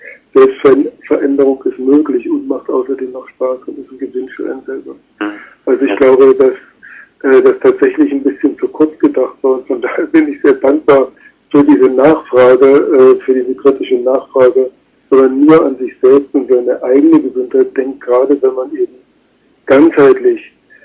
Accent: Berlin, Germany; Und ich bin ja in Ost-Berlin aufgewachsen, ich bin auf eine russische Schule gegangen

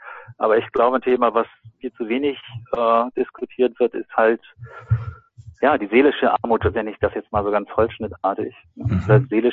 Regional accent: Hamburg, Germany; Ich selber bin jetzt groß geworden am Stadtrand von Hamburg. Da waren wir immer sozusagen sehr nah an der Natur.

